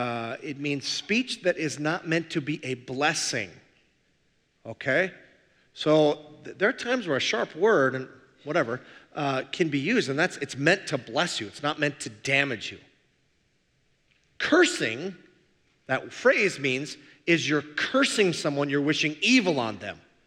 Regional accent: Minnesota, United States; I'm from the Iron Range, as is my buddy Phil. It's the only language we know up there.

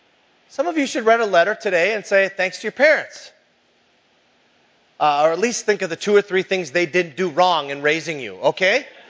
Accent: Minnesota, United States; I'm from the Iron Range, and so some of the quotes you have to take with a grain of salt.

